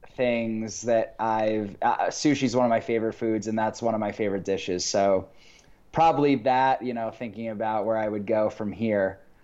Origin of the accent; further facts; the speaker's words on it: Syosset, New York, United States; I grew up in Syosset, Long Island.